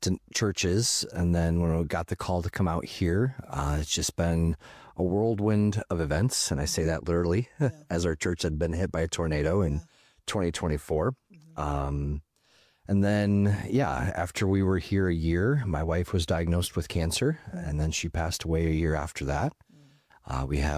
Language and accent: English; Ohio, United States; So myself, I come from Ohio, and we moved here probably 8 years ago in the summer